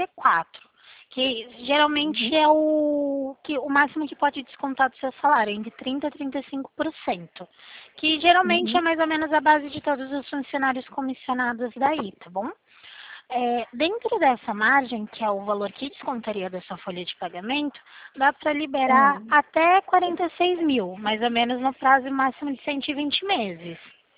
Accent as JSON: {"language": "Portuguese", "region": "São Paulo", "country": "Brazil", "said": "eu sou daqui do estado de São Paulo"}